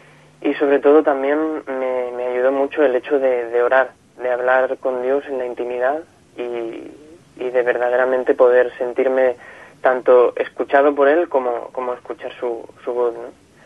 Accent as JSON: {"language": "Spanish", "town": "Tarragona", "region": "Catalonia", "country": "Spain", "tie": "born there", "said": "yo nací en Tarragona hace 22 años, en 1992."}